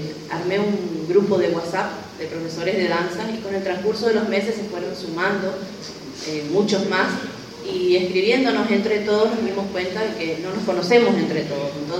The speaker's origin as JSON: {"language": "Spanish", "town": "Puerto Piraí", "region": "Alto Paraná", "country": "Paraguay", "said": "soy profesora de danza folclórica, soy de Puerto Piraí."}